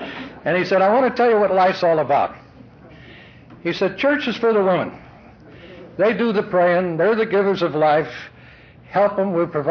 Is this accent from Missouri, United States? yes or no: yes; Missouri, United States; also born or lived in Tennessee; I was raised in a little town over in Missouri. I'm not all bad. I was born in Tennessee. And this was a little German community.